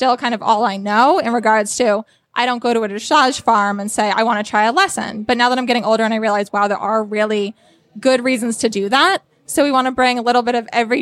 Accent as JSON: {"language": "English", "region": "Connecticut", "country": "United States", "tie": "born or raised there", "said": "I do not. So I grew up in Connecticut, and I work out of the Connecticut office."}